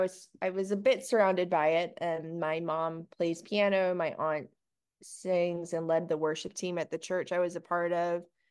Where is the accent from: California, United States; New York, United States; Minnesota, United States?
Minnesota, United States; now in Tulsa, United States; So I've lived in Tulsa. It'll be 10 years this September. So I grew up in the Twin Cities area, and I think that's a great music scene.